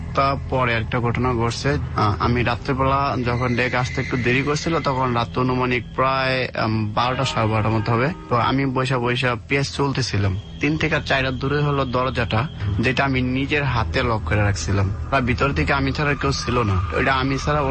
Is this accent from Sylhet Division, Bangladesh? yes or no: no; Chandpur, Chittagong Division, Bangladesh; now in Dhaka, Bangladesh; আমার দেশের বাড়ি চাঁদপুর।